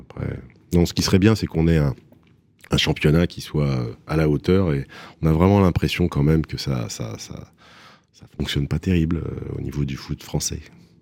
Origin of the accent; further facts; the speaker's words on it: Paris, Île-de-France, France; je suis parisien, je suis né à Paris. Je suis un marcheur de Paris, je marche beaucoup, je marchais beaucoup avec mon père quand j'étais petit. Et voilà, donc Paname, c'est vraiment l'endroit où j'ai grandi et l'endroit où j'ai mes racines.